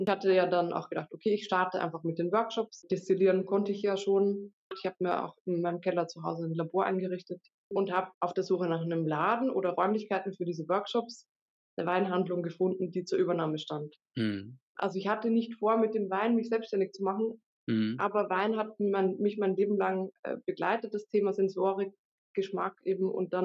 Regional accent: Austria; Also ich bin zwar niederländisch, aber in Österreich geboren und dann in der Weinregion aufgewachsen.

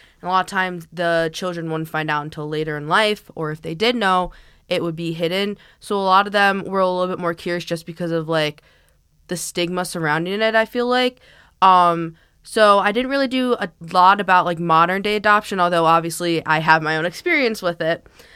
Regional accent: Buffalo, New York, United States; or I'm from Buffalo, so we had a lot of snow days.

